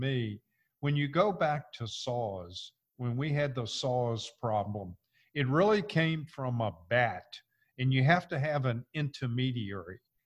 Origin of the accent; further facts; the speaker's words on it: Virginia, United States; accent: crazy; also born or lived in Georgia; I was born and raised in Virginia, lived in Georgia, so I have a crazy accent.